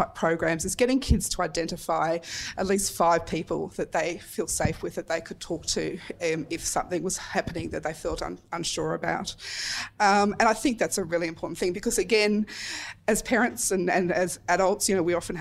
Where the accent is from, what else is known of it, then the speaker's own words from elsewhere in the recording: Tasmania, Australia; if there's anyone here from Tassie, I'm from Tassie